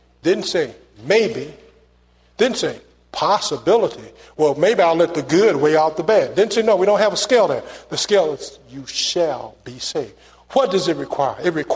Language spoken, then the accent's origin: English; St. Paul, Minnesota, United States; Every time I pick up the newspaper, somebody getting killed in Minneapolis, Chicago, St. Paul, my hometown.